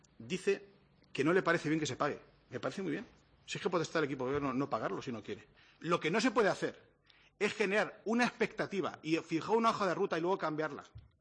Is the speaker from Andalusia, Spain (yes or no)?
no; Castilla-La Mancha, Spain; accent: Manchego; Y si me permite, en manchego, y hablando en términos de mi pueblo, una cabezonería.